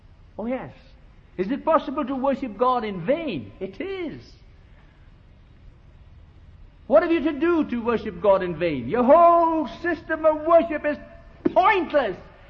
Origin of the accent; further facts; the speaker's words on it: India; I come from India.